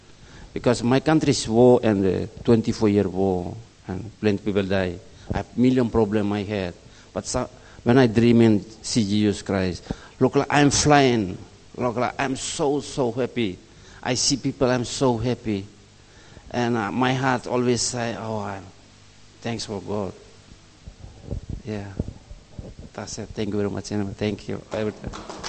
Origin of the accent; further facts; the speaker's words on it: Timor-Leste; English is a second language; One day I go to my country, I can go to tell everybody, whole East Timor, I'm from East Timor, whole East Timor